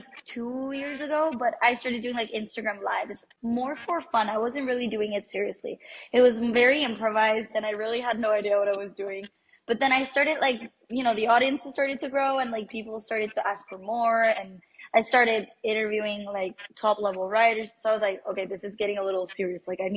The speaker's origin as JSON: {"language": "English", "town": "Rome", "region": "Lazio", "country": "Italy", "lives_now": "Mexico City, Mexico", "said": "I'm based in Mexico City right now. I'm originally from Italy, from Rome. My mom is Mexican and my dad is Italian"}